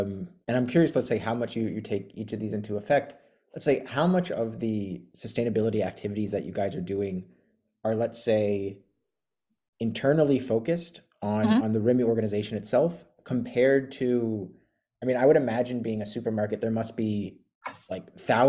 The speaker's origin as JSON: {"language": "English", "country": "United States", "lives_now": "Baltics", "said": "I'm an American who happens to be living in the Baltics"}